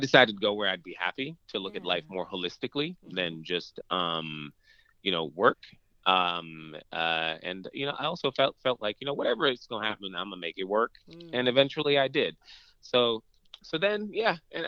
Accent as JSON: {"language": "English", "country": "Belize", "tie": "born or raised there", "said": "growing up in Belize really sort of changes my experience to from everyone else's, because I grew up in a third world country."}